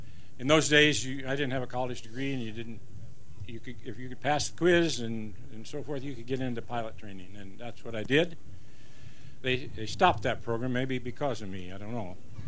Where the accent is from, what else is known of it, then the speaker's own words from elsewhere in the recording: Iowa, United States; And I said, I'm a farm boy from Iowa.